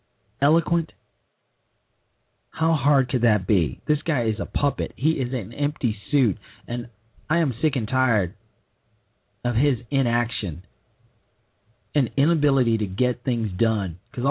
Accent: Chicago, Illinois, United States; He's supposed to be a professor of constitutional law in my hometown of Chicago at the University of Chicago

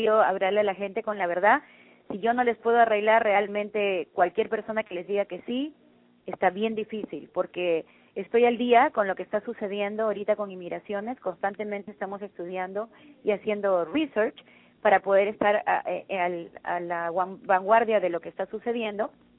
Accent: Peru; now in United States; yo que soy de Perú, de Sudamérica, ¿no?

